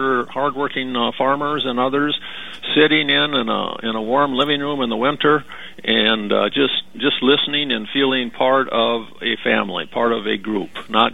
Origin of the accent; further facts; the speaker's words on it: Yankton, South Dakota, United States; And then my hometown, almost, WNAX Yankton, South Dakota, had the Missouri Valley Barn Dance every Saturday night.